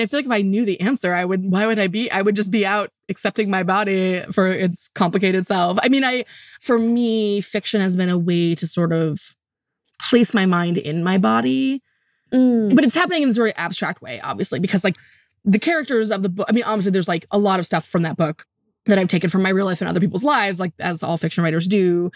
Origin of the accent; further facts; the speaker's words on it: Wisconsin, United States; I'm from Wisconsin. Who the heck's the Jelly Man?